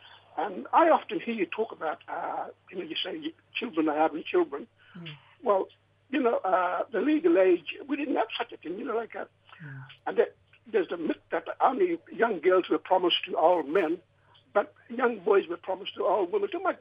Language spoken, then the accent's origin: English; Palm Island, Queensland, Australia; I'm born and bred in Palm Island, and I come up north here too, where my grand people come.